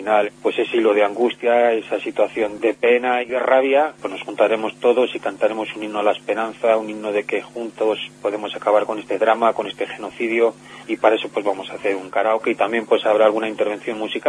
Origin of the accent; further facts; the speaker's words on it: Spain; es una vergüenza como españoles que haya sucedido una cosa como esa